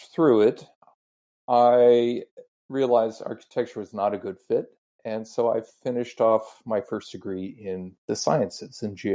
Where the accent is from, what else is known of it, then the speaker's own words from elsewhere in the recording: Houston, Texas, United States; but I'm originally from Houston, Texas. I was born there long before you were, and I grew up in a just very basic suburban neighborhood, played with my friends in the street.